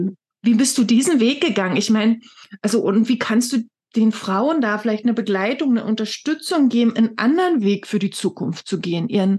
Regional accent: East Germany, Germany; Also ich bin ja auch selbst in der DDR groß geworden.

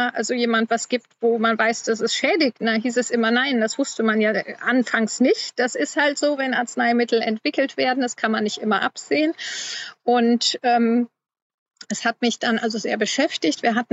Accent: Stolberg, North Rhine-Westphalia, Germany; Ich komme aus der Stadt Stolberg, wo die Firma Grünenthal ihren Sitz hat und die ja damals Contergan hergestellt hat.

